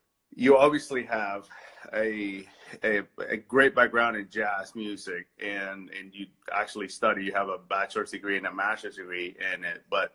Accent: Venezuela; I'm actually from Venezuela. I'm a little bit north of Peru.

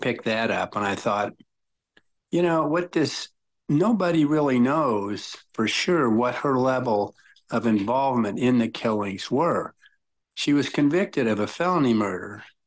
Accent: Lincoln, Nebraska, United States; I'm from Lincoln. So I was 14 years old living in Lincoln when these crime spree took place.

